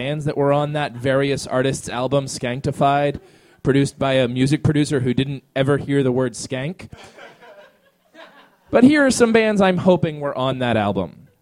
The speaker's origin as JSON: {"language": "English", "region": "Maryland", "country": "United States", "tie": "born or raised there", "said": "I grew up in Eastern Maryland."}